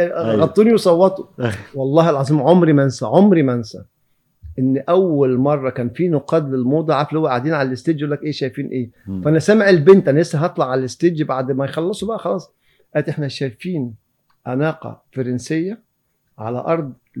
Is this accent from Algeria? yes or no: no; Egypt; ونفسي يبقى عندنا في مصر مش واحد ولا اتنين، احنا عندنا 110 مليون